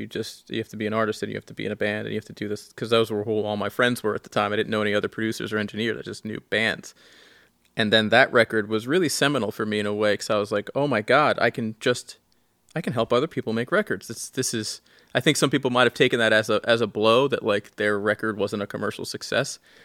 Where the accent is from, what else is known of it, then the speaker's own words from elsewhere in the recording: Long Island, New York, United States; now in Brooklyn, United States; I grew up in Long Island. Mm-hmm. About an hour and a half away from the city.